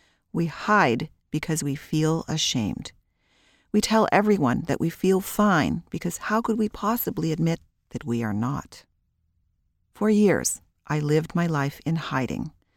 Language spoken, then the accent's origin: English; Kingston, Ontario, Canada; I grew up in Kingston, Ontario, Canada, with three siblings, one sister and two brothers.